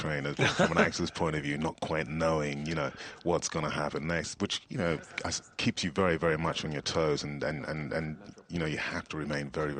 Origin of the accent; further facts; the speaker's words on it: Nigeria; I'm actually from Nigeria, originally.